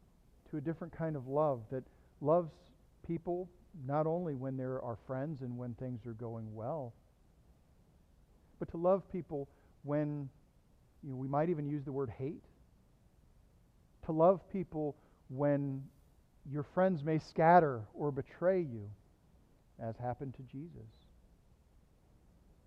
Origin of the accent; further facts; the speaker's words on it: Texas, United States; I know this is a secret to you, but I grew up in Southeast Texas, also known as No.